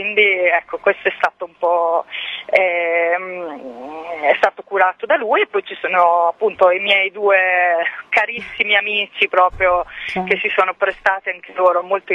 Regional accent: Rimini, Emilia-Romagna, Italy; Io sono riminese di origine e cercavo un posto un po' dalle mie parti.

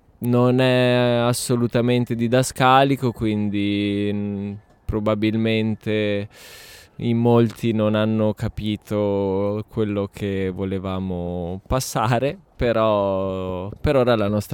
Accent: Padua, Veneto, Italy; io ho spinto per restare in Veneto perché mi piace proprio. Io sono di Padova

